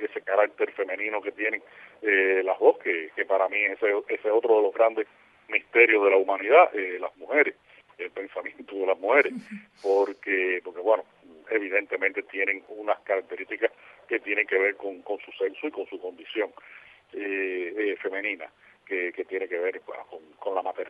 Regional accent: Cuba; moved away as an adult; now in Spain; que soy cubano, pero que empiezo a dejar de ser cubano, y la que tienen con mi madre cuando nos visita aquí a España

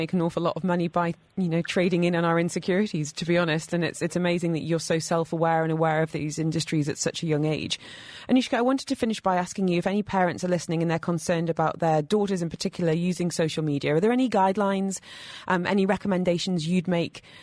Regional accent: United Kingdom; now in Dubai, United Arab Emirates; Now, as a Brit, I'm not adverse to the odd bit of small talk about the weather.

